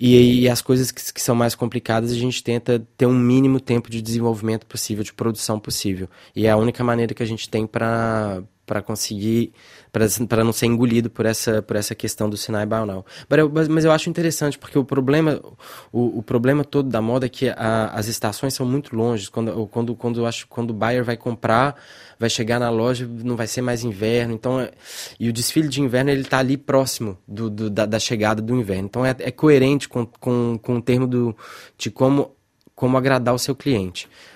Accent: Belo Horizonte, Minas Gerais, Brazil; Eu sou de Belo Horizonte, por isso que tem muita renda, tem muita inspiração da moda mineira nas minhas coisas.

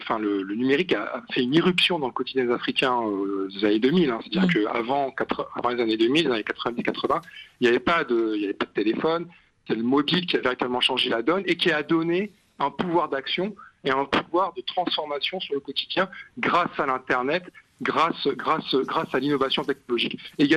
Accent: Le Havre, Normandy, France; also born or lived in Amiens; now in Marseille, France; Donc je suis français, né en France, d'origine algérienne. Mes parents sont venus de Kabylie dans les années 70 pour s'installer au Havre. Et j'ai grandi au Havre. J'ai aussi grandi à Amiens.

